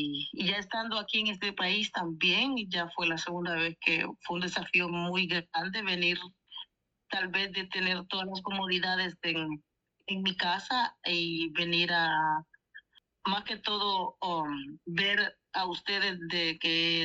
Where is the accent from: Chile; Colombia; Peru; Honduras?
Honduras; moved away as an adult; now in United States; Vengo de Honduras